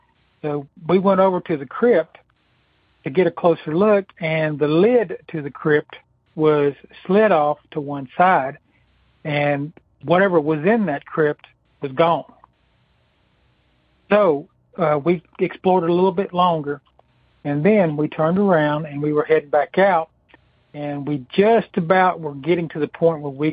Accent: Chattanooga, Tennessee, United States; I'm from Chattanooga, Tennessee.

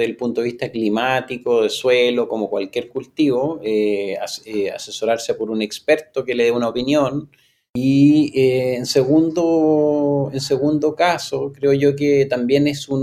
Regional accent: Chile; nosotros también como chilenos estamos muy acostumbrados a probar en nuestra fruta y en nuestros productos agrícolas.

